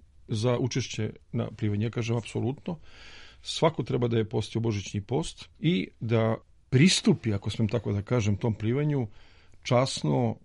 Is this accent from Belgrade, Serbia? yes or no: yes; Belgrade, Serbia; pošto ja sam ipak Beograđanin